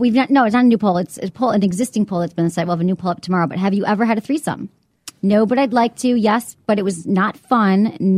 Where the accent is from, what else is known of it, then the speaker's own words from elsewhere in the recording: Michigan, United States; I'm terrible bowler. Even though I grew up in Michigan and we're supposed to be